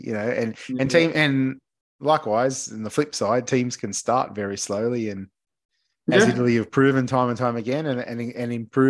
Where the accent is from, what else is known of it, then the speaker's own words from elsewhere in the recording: Australia; yeah, I know what that's like growing up in Australia.